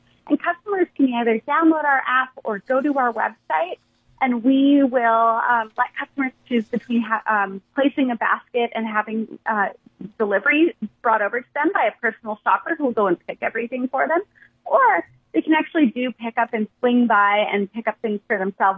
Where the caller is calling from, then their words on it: San Francisco, California, United States; I'm calling you from San Francisco.